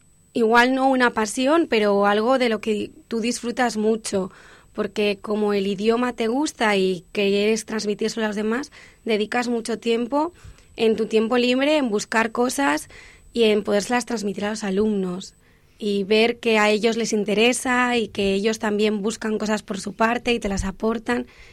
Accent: Zaragoza, Aragon, Spain; yo soy de Zaragoza. Uh-huh. Y allá hay un colegio que es el Collège Molière, que es de la misión laica francesa, que pertenece al Ministerio francés. Y entonces yo estudié ahí desde los 3 años hasta los 16

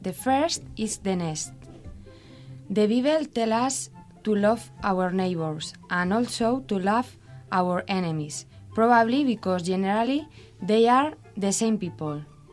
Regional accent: Madrid, Community of Madrid, Spain; English is a second language; now in Pamplona, Spain; I'm from Madrid and now I'm living in Pamplona, and I'm not sure about if someday I will come back to live in Madrid

